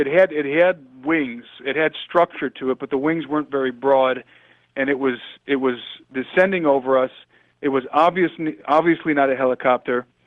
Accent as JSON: {"language": "English", "town": "Brook Park", "region": "Ohio", "country": "United States", "tie": "born or raised there", "said": "I grew up in Brook Park, Ohio."}